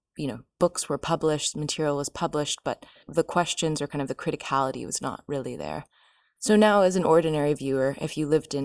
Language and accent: English; United States; I myself did not grow up in the Arab world, so that is something to keep in mind. I'm originally Lebanese, but I grew up in the States.